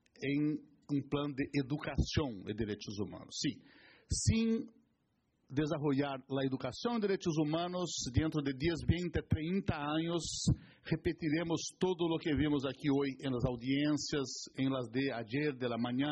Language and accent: Spanish; Brazil; Spanish is a second language; yo personalmente trabajé en mi país